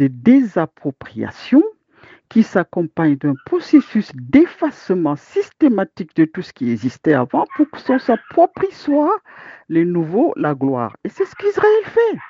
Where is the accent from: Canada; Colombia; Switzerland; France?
France; en ce moment, je suis pas en France. Bon, la France, je m'identifie parce que forcément, je suis française